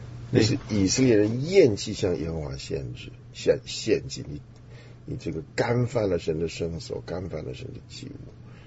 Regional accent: China; 我们中国人就会这样子的，冒失开口，很多的开口真的是不造就人，也不应该。

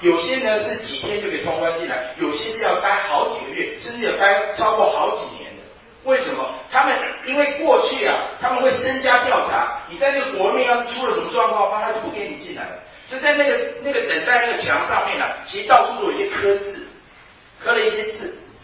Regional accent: Taiwan; now in United States; 我就在想，德州这么大，你就让我们台湾人全都搬过来

